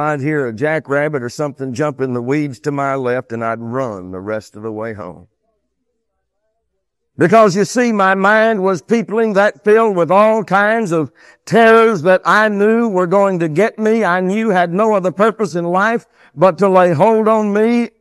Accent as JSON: {"language": "English", "town": "Austin", "region": "Texas", "country": "United States", "tie": "born or raised there", "said": "I can recall as a lad growing up in Austin, Texas, I used to like to go down and watch the Austin Senators play baseball."}